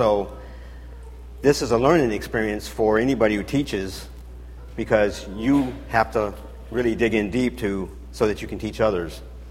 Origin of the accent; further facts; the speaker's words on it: Ohio, United States; And I'm from Ohio, and she's from Michigan, but we got southern roots, so I always call myself a Midwesterner with southern roots.